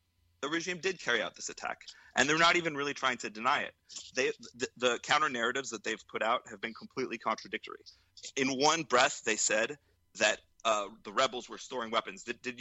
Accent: United States; I'm an American.

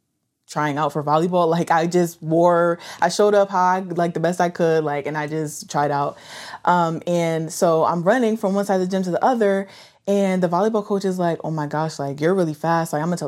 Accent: New Haven, Connecticut, United States; I'm from New Haven, Connecticut.

